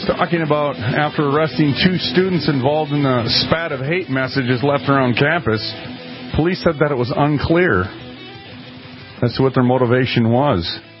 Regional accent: Minneapolis, Minnesota, United States; I'm from North Minneapolis. Asians, blacks, Hispanics.

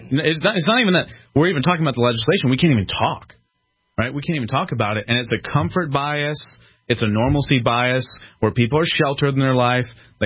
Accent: Philadelphia, Pennsylvania, United States; Growing up in Philadelphia, I saw some truly crazy people.

